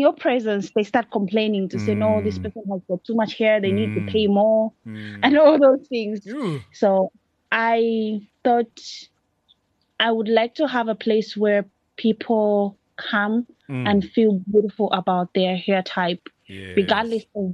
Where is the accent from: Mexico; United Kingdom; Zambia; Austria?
Zambia; So I am Zambian. Yeah. I'm born and raised in Zambia.